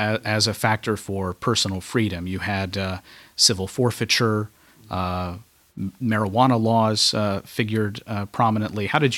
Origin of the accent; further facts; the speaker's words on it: Kentucky, United States; I'm from Kentucky.